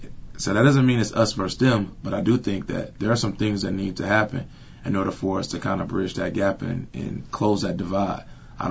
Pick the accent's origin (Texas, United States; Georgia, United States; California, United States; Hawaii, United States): Georgia, United States; Atlanta; now in Charlottesville, United States; I didn't move to Charlottesville to live in Atlanta. I'm from Atlanta